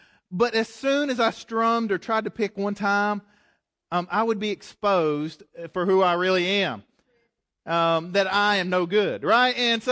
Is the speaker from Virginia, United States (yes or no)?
yes; Galax, Virginia, United States; And growing up in Galax, you're around it, but I really wasn't part of it.